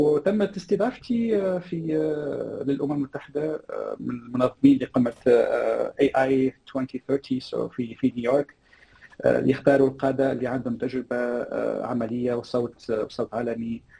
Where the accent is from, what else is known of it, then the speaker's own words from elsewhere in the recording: Sfax, Sfax Governorate, Tunisia; also born or lived in Germany; انا ولد صفاقس